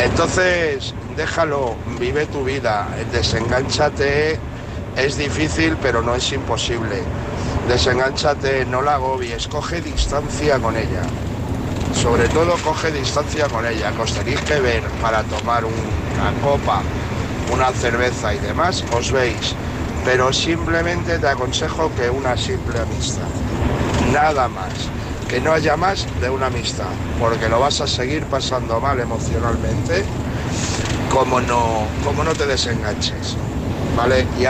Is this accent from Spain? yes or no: yes; Toledo, Castilla-La Mancha, Spain; de Toledo